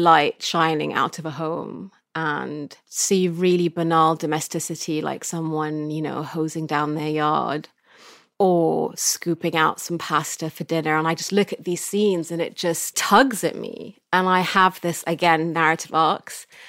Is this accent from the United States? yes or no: no; Sudan; I'm from Sudan, but I grew up here and I live there and I speak these many languages. I kind of feel at home in my different places.